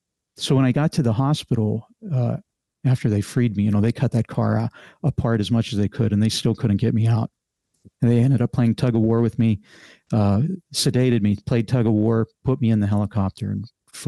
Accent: Pennsylvania, United States; now in Indianapolis, United States; I'm not from Indianapolis. I lived in Pennsylvania most of my life, and I came here for my first airline job.

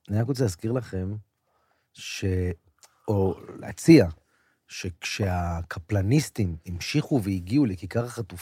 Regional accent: Tel Aviv, Tel Aviv District, Israel; אני גדלתי בתל אביב, תל אביב תמיד הייתה עיר פלורליסטית, ליברלית

